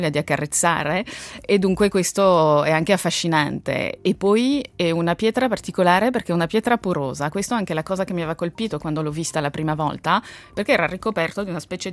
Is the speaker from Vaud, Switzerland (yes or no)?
yes; Lausanne, Vaud, Switzerland; nata e cresciuta a Losanna